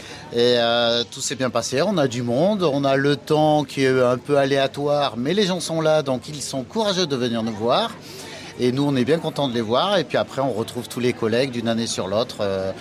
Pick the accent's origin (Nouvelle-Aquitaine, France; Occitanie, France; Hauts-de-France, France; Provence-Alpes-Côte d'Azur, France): Nouvelle-Aquitaine, France; Je viens de Charente-Maritime, j'ai mon stock.